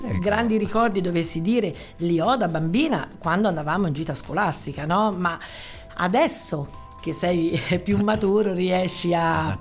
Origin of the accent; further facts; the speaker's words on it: Assisi, Umbria, Italy; anch'io vengo da Assisi, quindi considerata una città per eccellenza medievale, no? Perché è legata a San Francesco, Santa Chiara